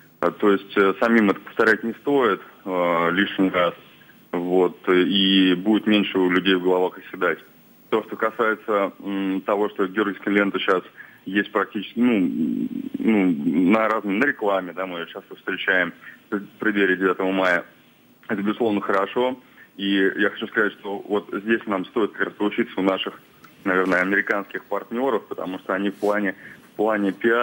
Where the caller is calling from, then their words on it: Tula, Tula Oblast, Russia; я из Тулы.